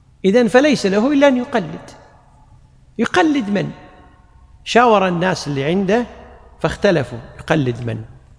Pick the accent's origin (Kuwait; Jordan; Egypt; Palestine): Kuwait; والقاضي عندنا في الكويت غالبا القضاة لا أحد منهم يفتي بمذهب مالك في الطلاق